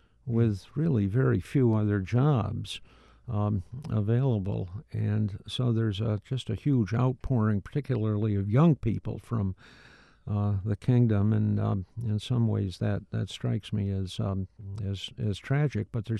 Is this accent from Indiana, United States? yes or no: no; New York, United States; growing up in the Catskills and Altamont and Cato and upstate New York